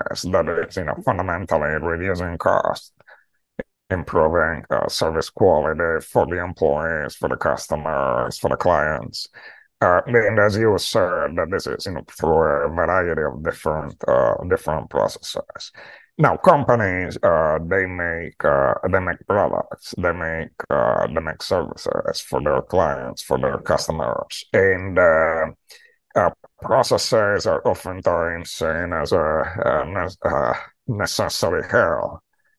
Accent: Rome, Lazio, Italy; English is a second language; now in New York City, United States; I'm in New York City. I am from Rome. I joined Procter & Gamble after university in Italy.

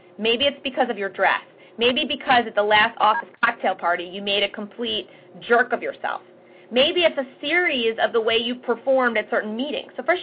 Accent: Philadelphia, Pennsylvania, United States; I don't have control over the fact that I'm from Philadelphia, I talk fast, I have an accent

